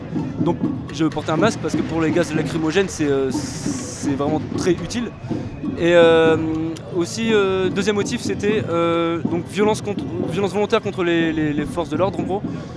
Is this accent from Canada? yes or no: no; Arras, Hauts-de-France, France; j'ai 19 ans, je suis originaire d'Arras